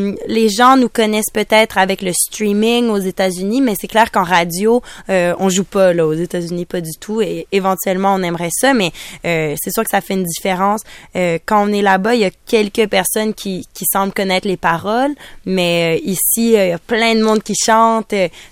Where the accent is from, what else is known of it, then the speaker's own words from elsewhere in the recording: Montreal, Quebec, Canada; Moi, je parle du Québec, je parle de Montréal. Moi, je viens de Montréal.